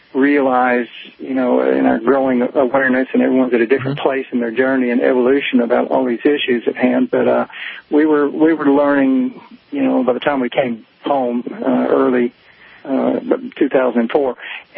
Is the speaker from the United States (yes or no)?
yes; Texas, United States; also born or lived in California; Well, we're from Texas originally